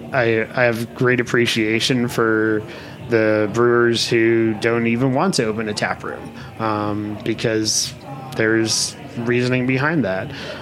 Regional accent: Rhode Island, United States; There's a brewery where I grew up in Rhode Island called Tilted Barn

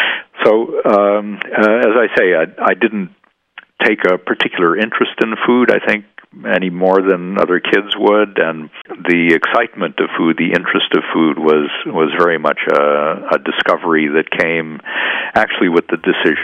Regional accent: Midwest, United States; But I grew up in the Midwest in the 50s and 60s and had, for the most part, a fairly ordinary middle American diet

